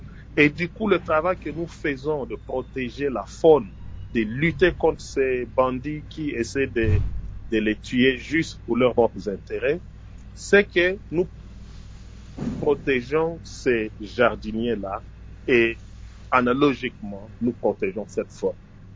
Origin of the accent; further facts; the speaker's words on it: DR Congo; nous tous, en tant que Congolais et Africains en général, nous avons ce qu'on appelle des totems.